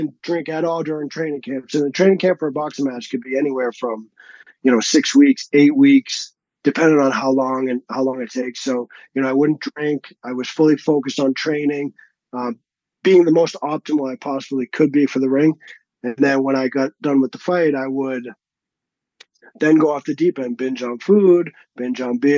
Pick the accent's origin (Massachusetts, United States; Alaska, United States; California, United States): Massachusetts, United States; I'm Irish and I'm Italian, and I grew up in like a suburb outside of Boston, and my whole street was all relatives, right? That Irish Catholic family.